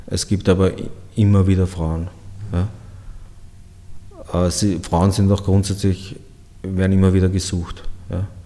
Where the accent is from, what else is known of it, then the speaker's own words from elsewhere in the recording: Austria; ist schon ein Siegel und auch wichtig bei uns in Österreich